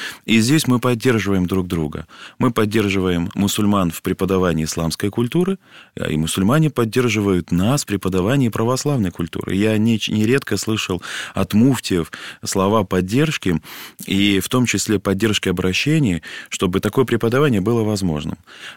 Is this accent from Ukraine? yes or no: no; North Caucasus, Russia; позвольте мне говорить сегодня как кавказцу, человеку, который родился и вырос на Северном Кавказе.